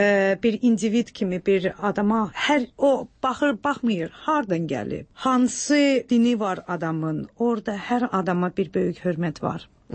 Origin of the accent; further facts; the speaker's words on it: Baku, Azerbaijan; Valla, Bakıda 25 il yaşamışam özdə. Belə necə deyərlər, Karinoy Bakiliyəm. Bakını da çox yaxşı tanıyıram.